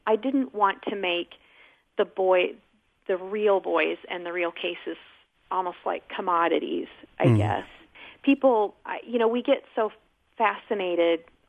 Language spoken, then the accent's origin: English; Bloomfield, Iowa, United States; I grew up in Davis County.